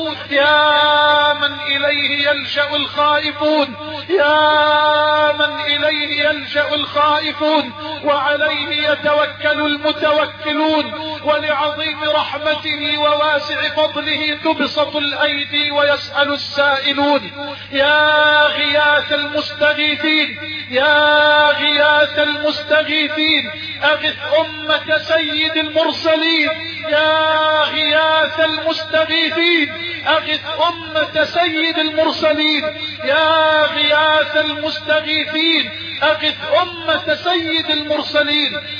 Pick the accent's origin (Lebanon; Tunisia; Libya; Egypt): Egypt; بلدنا مصر